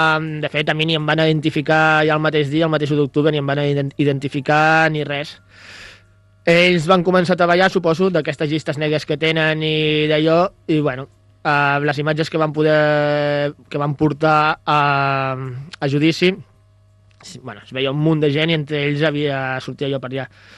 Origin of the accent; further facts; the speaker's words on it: Asturias, Spain; now in Vilafranca del Penedès, Spain; Just feia un o dos dies que mons pares havien vingut aquí a Vilafranca, a Catalunya, perquè nosaltres som d'Astúries